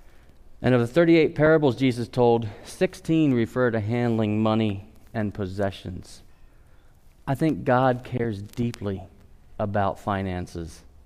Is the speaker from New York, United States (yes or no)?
no; LaGrange, Indiana, United States; born there; I remember as a youngster, I was born in LaGrange here